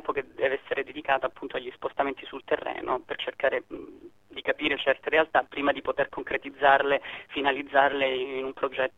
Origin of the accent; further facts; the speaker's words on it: Calabria, Italy; also born or lived in London / Paris / Washington; now in Beirut, Lebanon; In virtù del fatto che sono calabrese e volevo riavvicinarmi al bacino mediterraneo dopo tutti questi anni spesi tra Londra, Parigi, Washington